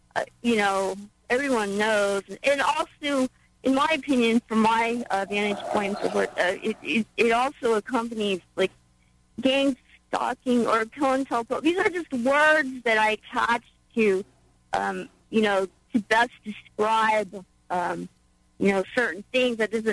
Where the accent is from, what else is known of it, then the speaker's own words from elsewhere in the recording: Seattle, Washington, United States; My name is … I'm from Seattle.